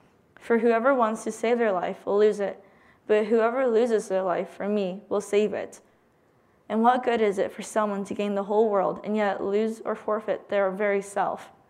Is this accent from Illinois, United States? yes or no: yes; Bloomington, Illinois, United States; I am from Bloomington, Illinois, which is about an hour and a half away from ONU.